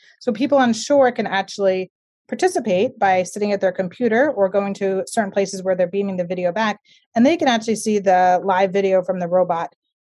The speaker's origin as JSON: {"language": "English", "town": "Sarasota", "region": "Florida", "country": "United States", "tie": "born or raised there", "said": "Well, I grew up in Florida. I grew up in a town called Sarasota, which is a beach town."}